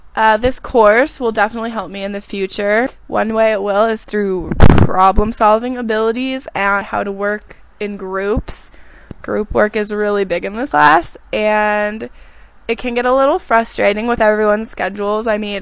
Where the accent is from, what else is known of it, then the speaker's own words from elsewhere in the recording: Hollister, California, United States; from Hollister, but just Hollister, nowhere near the beach, earthquake capital of the world. That's my hometown. I didn't love it when I was there, but I definitely miss it now.